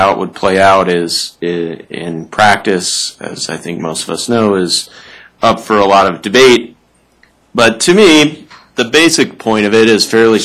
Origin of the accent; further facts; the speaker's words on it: Boulder, Colorado, United States; even though I grew up in Boulder